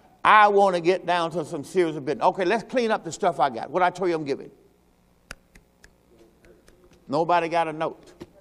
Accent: Mississippi, United States; I'm from Mississippi. We had 3-bedroom in the whole house. Walk out the back, that hog pen, everything.

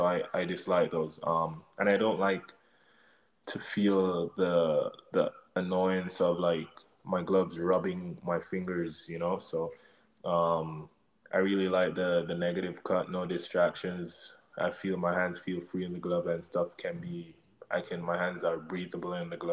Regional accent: Jamaica; like always growing up in Jamaica, you hear that the United States have the most professional goalkeeper setup in the world.

